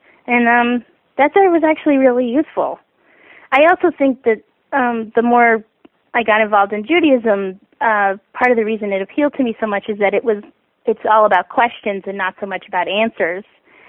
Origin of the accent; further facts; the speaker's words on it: United States; and also just being an American, you think, well, if I work hard enough, I'll just get what I want.